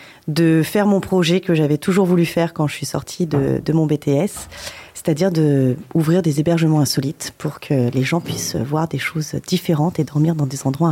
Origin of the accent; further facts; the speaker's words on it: Azay-le-Ferron, Centre-Val de Loire, France; Alors, moi, je viens d'Azay-le-Ferron.